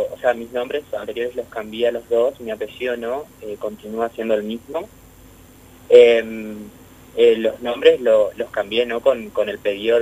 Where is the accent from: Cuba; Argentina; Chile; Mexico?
Argentina; Concepción del Uruguay, Entre Ríos; tengo 23 años, soy de Concepción del Uruguay.